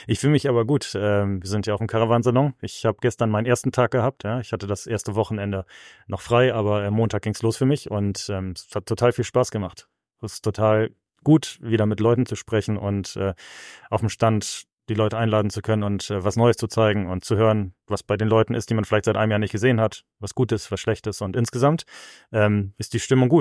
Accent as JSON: {"language": "German", "town": "Osnabrück", "region": "Lower Saxony", "country": "Germany", "moved": "as an adult", "lives_now": "Poland", "said": "ich bin nicht Pole, ich komme aus Osnabrück, ich komme aus Norddeutschland, aber irgendwie haben die Lebenswege mich über Studium, über Ostdeutschland, dann Warschau und dann genau dieses Treffen dann dazu verführt, dass ich in Polen bleibe."}